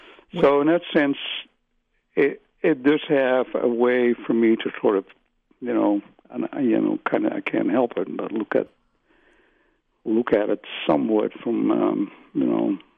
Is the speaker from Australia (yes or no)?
no; Netherlands; accent: Dutch; English is a second language; they were probably intrigued by my Dutch accent and stuff.